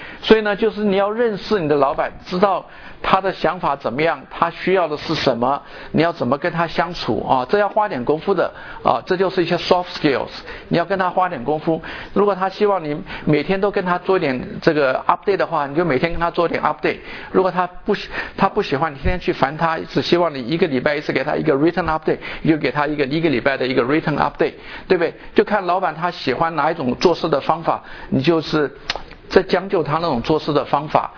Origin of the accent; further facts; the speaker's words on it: China; 那我们中国人这方面最差，对不对？